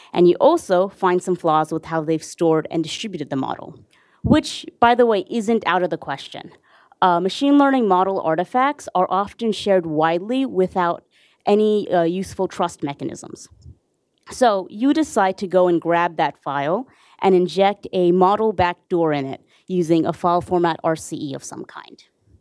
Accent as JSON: {"language": "English", "town": "Queens", "region": "New York", "country": "United States", "said": "and I'm originally from Queens, as I said."}